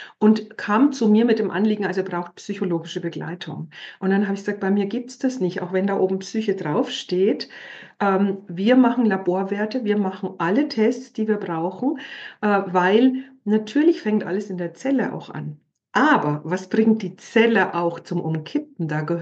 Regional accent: Bavaria, Germany; ich komme aus Bayern, wie man hört, ja, also ich lebe zwar nicht da, aber ich bin im klassischen Katholizismus groß geworden.

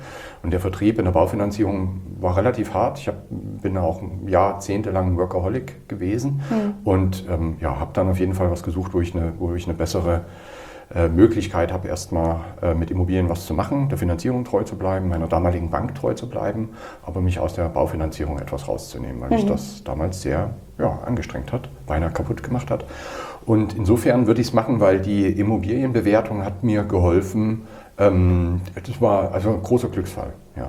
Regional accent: Saxony, Germany; ich bin in Sachsen groß geworden

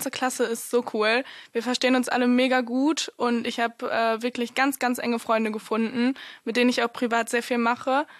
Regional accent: Wipperfürth, North Rhine-Westphalia, Germany; ich komme jetzt aus Wipperfürth

